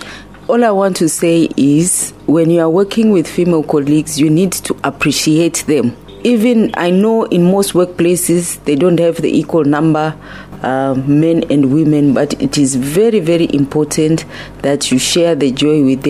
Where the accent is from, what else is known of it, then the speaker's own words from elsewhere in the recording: Zimbabwe; I am originally from Zimbabwe